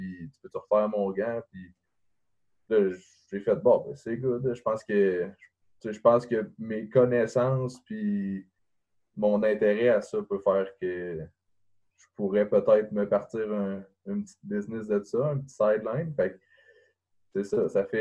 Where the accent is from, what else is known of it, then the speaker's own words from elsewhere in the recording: Saint-Georges, Quebec, Canada; Ben moi, j'ai 21 ans. Je viens de Saint-Georges-de-Beauce.